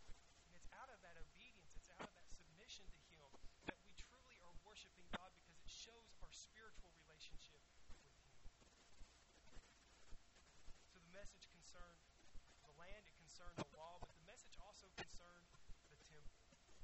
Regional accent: Tennessee, United States; I grew up in Tennessee. I've watched Tennessee football since as far back as I can.

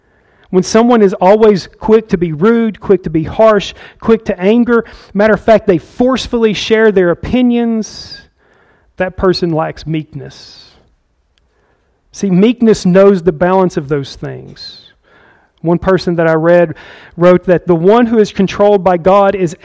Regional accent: the South, United States; I grew up in the South.

